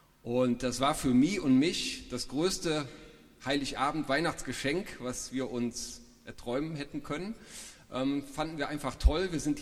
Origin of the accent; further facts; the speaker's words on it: Gummersbach, North Rhine-Westphalia, Germany; Ich komme aus Gummersbach, Niedergelpe, Gelpetal, nicht weit von hier.